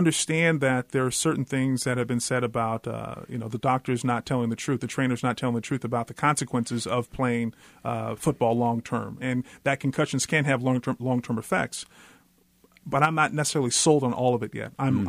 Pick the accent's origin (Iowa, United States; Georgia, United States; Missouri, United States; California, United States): California, United States; San Jose; So, these are two guys who I played with on the same team who I looked up to as a kid growing up in San Jose.